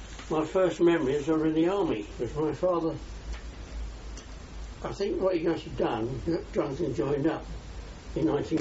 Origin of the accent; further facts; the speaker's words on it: London, United Kingdom; I was born in Camden Town in London on the 21st of May, 1912.